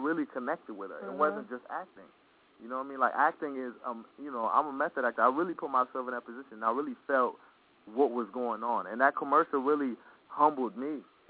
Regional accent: London, United Kingdom; born there; And I'm African, and I grew up here. So I look at the world in two different perspectives. Three, because I'm British. I was born in London, but my family's from Kenya.

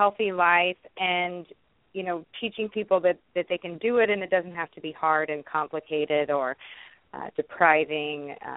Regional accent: Indiana, United States; I was born and raised in Indiana, and I went to school at Ball State in Indiana and then did my internship in California.

